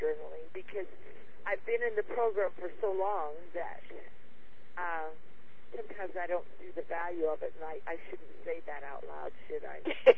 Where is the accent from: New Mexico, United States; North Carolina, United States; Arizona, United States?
Arizona, United States; Phoenix; see, I'm from Phoenix, Arizona